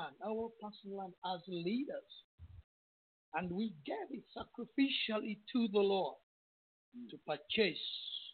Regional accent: Uganda; English is a second language; You see, I come from Africa, in Uganda.

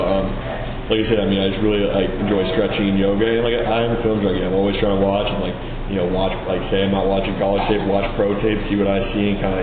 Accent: Madison, Connecticut, United States; Madison, Connecticut.

